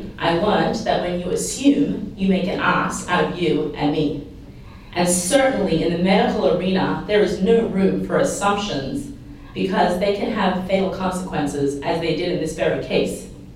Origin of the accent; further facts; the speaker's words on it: Australia; I'm originally from Australia. We may have some different vernacular